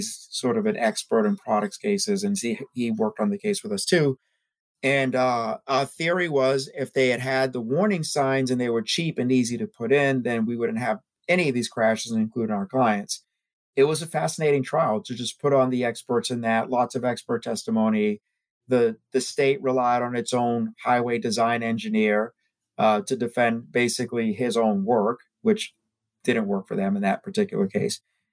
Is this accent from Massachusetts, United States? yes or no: yes; Boston, Massachusetts, United States; I'm from Boston, so Patriots are my first love